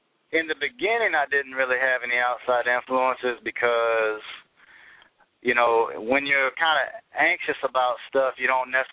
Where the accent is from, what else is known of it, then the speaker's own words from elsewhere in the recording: Kentucky, United States; also born or lived in Richmond, Indiana; Well, I was born in Richmond, Indiana, but I was raised in Kentucky because my dad is a pastor, and he kind of moved around, and so I was raised in Kentucky where he took a church.